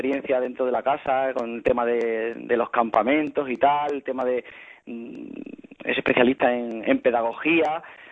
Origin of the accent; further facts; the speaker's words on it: Madrid, Community of Madrid, Spain; Y ya con 18 años, pues regresé a mi tierra, porque aunque yo soy de Madrid, yo siempre me he considerado extremeño.